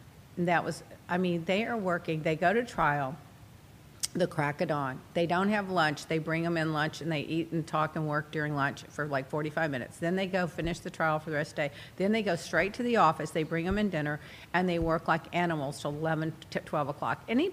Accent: United Kingdom; It's just a fox. I'm British. I see a fox every week.

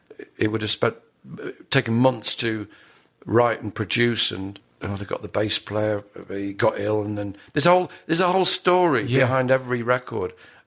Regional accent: Sheffield, Yorkshire and the Humber, United Kingdom; I grew up in Sheffield.

